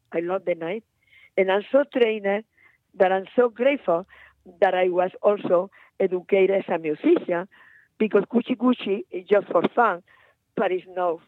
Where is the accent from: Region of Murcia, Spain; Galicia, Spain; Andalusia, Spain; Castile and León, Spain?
Region of Murcia, Spain; Murcia; born there; English is a second language